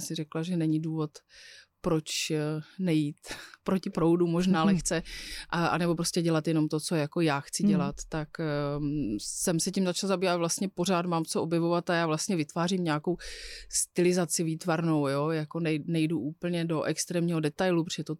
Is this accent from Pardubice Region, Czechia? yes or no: no; Opava, Moravian-Silesian Region, Czechia; born there; v Opavě, to je moje rodné město